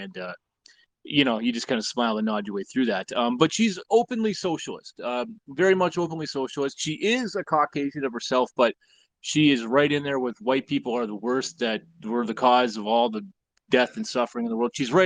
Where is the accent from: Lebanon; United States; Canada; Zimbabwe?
Canada; Edmonton, Alberta; I'm from Edmonton myself